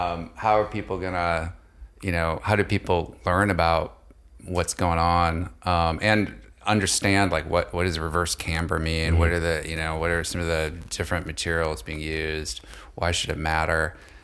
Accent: Colorado, United States; So I grew up skiing in Colorado

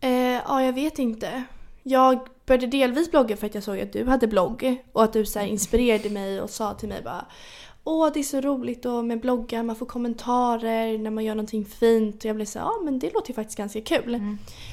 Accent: Djursholm, Stockholm County, Sweden; Sen när mina föräldrar skilde sig flyttade jag till stan. För jag är uppväxt i Djursholm.

